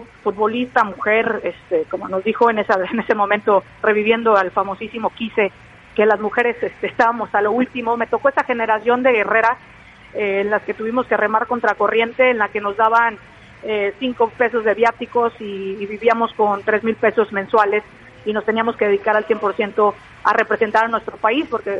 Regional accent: Cancún, Quintana Roo, Mexico; un chico de aquí, de Cancún, yo soy de Cancún también

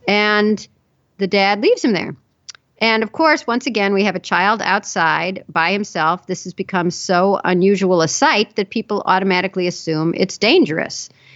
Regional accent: Chicago, Illinois, United States; Maybe it was freezing cold by those standards. I grew up in Chicago.

